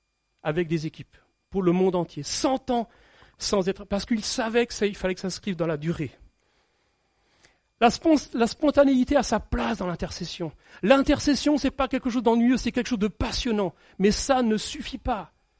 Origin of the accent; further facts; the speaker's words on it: France; En tant que Français, il faut qu'on change ça.